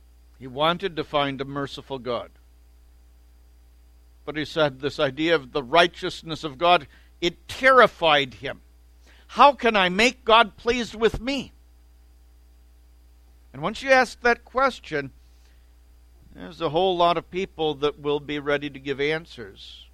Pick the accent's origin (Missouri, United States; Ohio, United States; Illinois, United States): Illinois, United States; Chicago; I remember being told as a youth growing up in the Chicago area